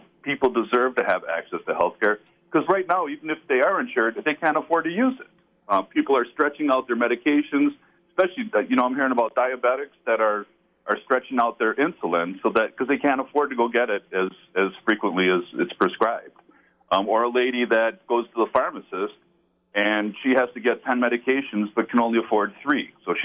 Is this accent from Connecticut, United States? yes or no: no; Caledonia, Wisconsin, United States; I'm from Caledonia, the other end of the district, but Janesville is in the district.